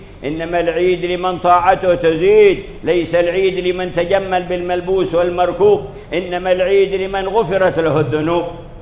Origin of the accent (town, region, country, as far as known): Yemen